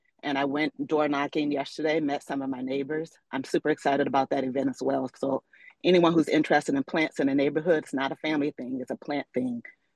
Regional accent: Maywood, Illinois, United States; I grew up in Maywood, which is northwest of Chicago.

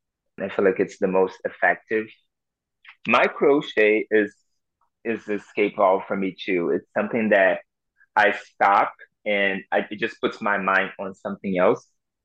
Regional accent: Rio de Janeiro, Brazil; now in United States; And I'm from Rio de Janeiro, so there's no winters like here in the US.

